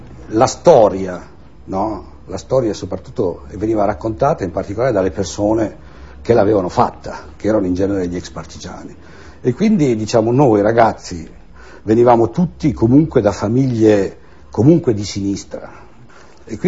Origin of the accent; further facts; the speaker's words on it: Reggio Emilia, Emilia-Romagna, Italy; io vengo da Reggio Emilia